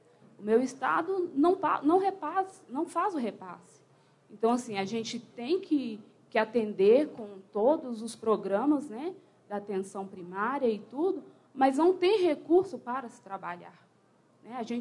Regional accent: Minas Gerais, Brazil; eu sou do estado de Minas Gerais. Meu município tem 4 mil habitantes.

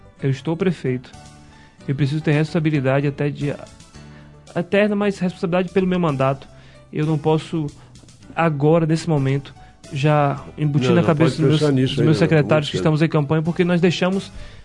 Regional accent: Bahia, Brazil; De onde eu venho, o normal é ser acordar às 5 da manhã. O normal é as pessoas terem uma atividade intensa. Nosso povo baiano é um povo muito dedicado, sabe?

